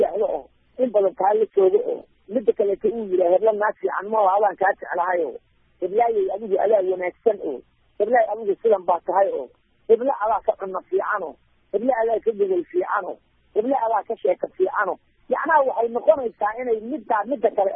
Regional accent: Gedo, Somalia; born there; degmada la yidhaahda barry oo kiniinka shanaad iyo degmada luuq meel xidiidooda ah baan ku dhashay

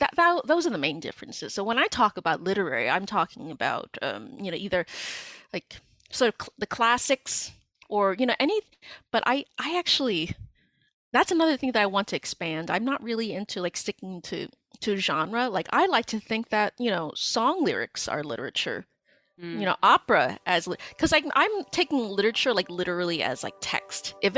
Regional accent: New York, United States; being like a woman, being Cambodian, being a New Yorker, all those things were in there.

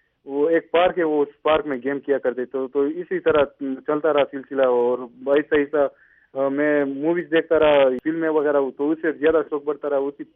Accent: Khyber Pakhtunkhwa, Pakistan; born there; now in Dera Ismail Khan, Pakistan; میری پیدائش جنوبی وزیرستان میں ہوئی ہے،

